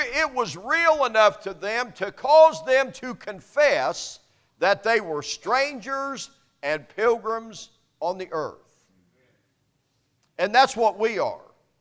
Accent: United States; because I am an American, because I hold citizenship in the great nation, the United States of America

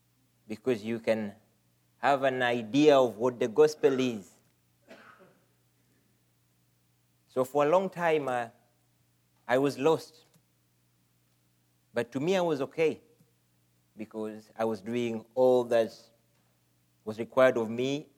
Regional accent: Kenya; I come from Kenya. That's East Africa, 8,000 miles from here. I am a member of New Hope Missionary Baptist Church in Kenya. I grew up in a Christian environment

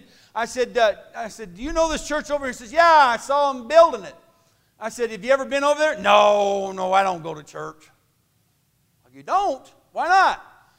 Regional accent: United States; he begins to tell the lady that we're from America, and I thought to myself, I don't think she has to be told that. She's going to know by our accent.

